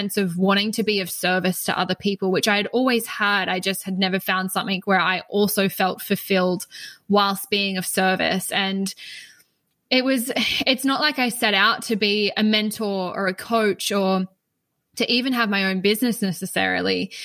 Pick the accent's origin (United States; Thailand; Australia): Australia; Queensland; So I'm in Australia. If you can't pick up on my accent, I am based on the Sunshine Coast, which is in Queensland in Australia. So where it's very warm, very hot, very tropical. Think of like quintessential Australian beaches, and that's pretty much where I am.